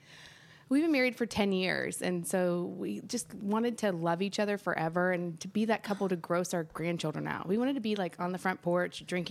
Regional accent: Nashville, Tennessee, United States; Okay, so since I grew up here in Nashville, I started at Sony Music Nashville in the basement when I was 14.

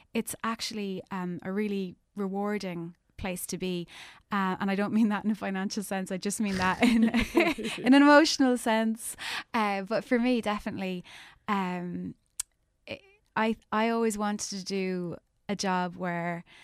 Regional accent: Skibbereen, County Cork, Ireland; Connolly's of Leppe was the only venue near my hometown of Skibbereen that really would have had the indie artists that I particularly wanted to see. So we'd hitchhiked to see … when I was in my teens.

